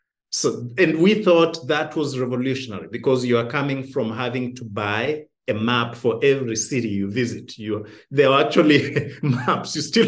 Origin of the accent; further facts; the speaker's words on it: Butere, Kakamega County, Kenya; I grew up in Western Kenya in Butere. I make this joke, but I tell people I'm actually serious, that in primary school we didn't wear shoes.